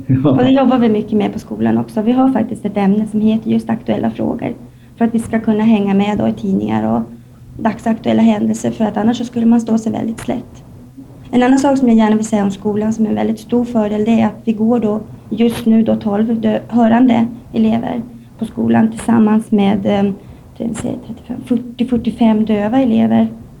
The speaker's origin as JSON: {"language": "Swedish", "town": "Stockholm", "region": "Stockholm County", "country": "Sweden", "said": "Nej, jag kommer från Stockholm."}